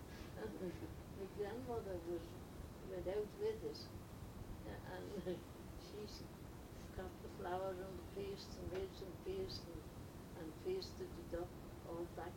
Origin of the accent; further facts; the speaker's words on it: Ballaglass, Isle of Man; born there; I was born in a place called Ballaglass.